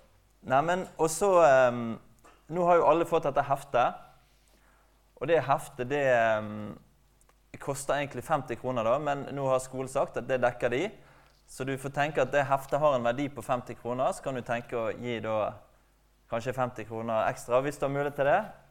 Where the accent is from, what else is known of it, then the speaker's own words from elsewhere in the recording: Bergen, Vestland, Norway; Jeg kommer fra Bergen.